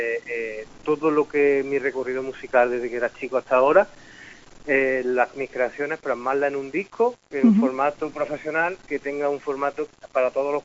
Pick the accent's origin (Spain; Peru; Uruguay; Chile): Spain; Priego; Yo no soy prieguense, yo soy priego. Yo soy un priego activo, a mí me encanta mi pueblo.